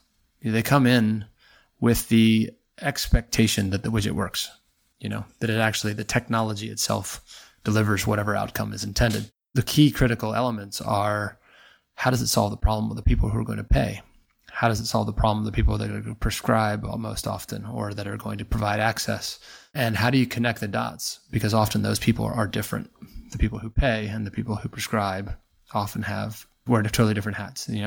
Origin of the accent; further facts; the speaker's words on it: United States; moved away as an adult; now in United Kingdom; and you can tell by my funny accent, I'm an American. So I spent, you know, 10 years working in the US healthcare system before coming here for the last 11 years working in the UK and Europe.